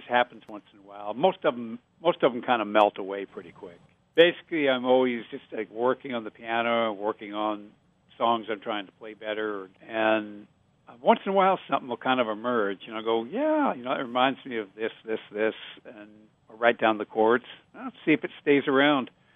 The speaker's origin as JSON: {"language": "English", "region": "Montana", "country": "United States", "tie": "born or raised there", "said": "Growing up in Montana, it's like the seasons are very distinct"}